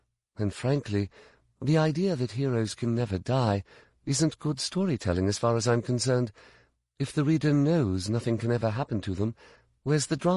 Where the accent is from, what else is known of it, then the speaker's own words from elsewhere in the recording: United Kingdom; But I'm the Brit, remember? We're always the bad guys.